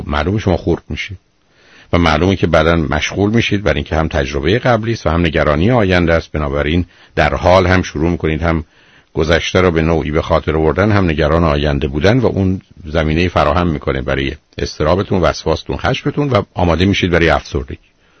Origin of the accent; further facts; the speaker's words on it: Iran; born there; ما تو ایران متولد شدیم، فارسی هم یاد گرفتیم،